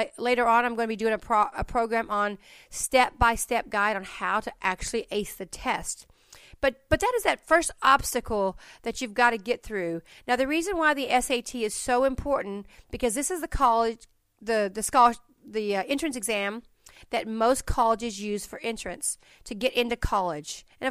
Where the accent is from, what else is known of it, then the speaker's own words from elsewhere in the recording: Texas, United States; A little bit about myself. I am from Texas, so you may get to hear little y'alls here and there, so bear with me.